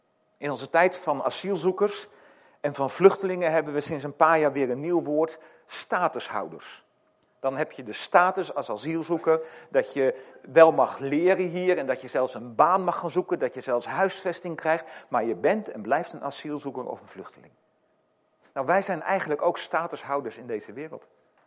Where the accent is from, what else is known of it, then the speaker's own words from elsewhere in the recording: Netherlands; En dan zei ik altijd, ja, ik kom uit Nederland.